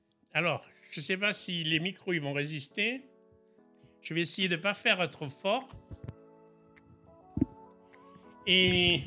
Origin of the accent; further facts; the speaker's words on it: Nouvelle-Aquitaine, France; Donc je viens de la vallée d'Osso. La vallée d'Osso, c'est la vallée entre Pau et l'Espagne.